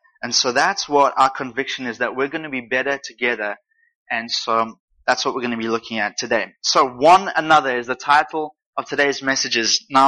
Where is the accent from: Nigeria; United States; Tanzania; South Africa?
South Africa; So I'm from South Africa, and there's an African proverb that goes like this.